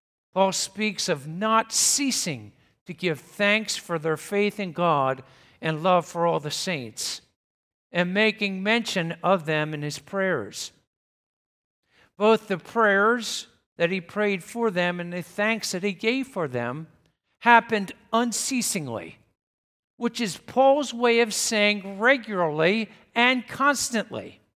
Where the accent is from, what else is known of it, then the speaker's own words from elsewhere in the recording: Pennsylvania, United States; born there; I was not born in Missouri. I was born in Pennsylvania.